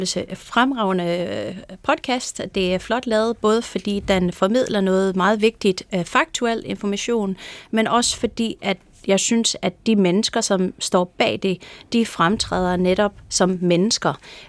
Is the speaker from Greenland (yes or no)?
no; California, United States; Danish is a second language; now in Denmark; i Californien, der hvor jeg kommer fra, i high school